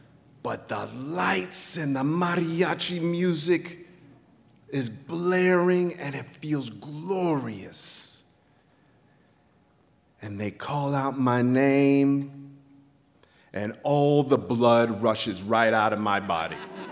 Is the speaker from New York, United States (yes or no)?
yes; Queens, New York, United States; I'm not Mexican. Yes, I'm Latino, but I'm from Queens.